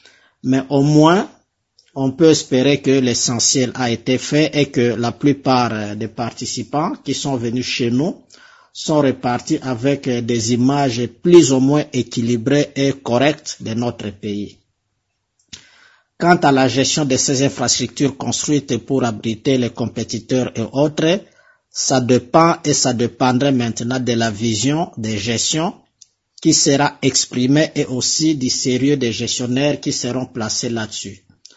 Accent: DR Congo; chez nous en République démocratique du Congo

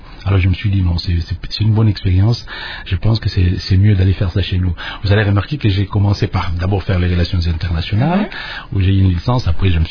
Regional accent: Kinshasa, DR Congo; Oui, oui, c'est à Kinshasa en grande partie, hein, de toute façon.

